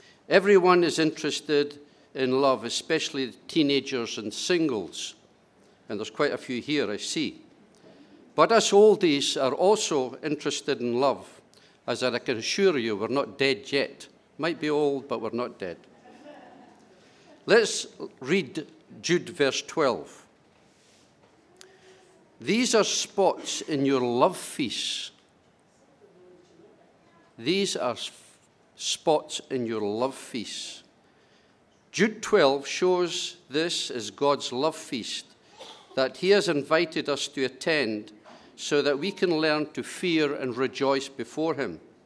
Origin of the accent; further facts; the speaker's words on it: Stirling, Scotland, United Kingdom; I'm from Stirling, Scotland. That's Braveheart country.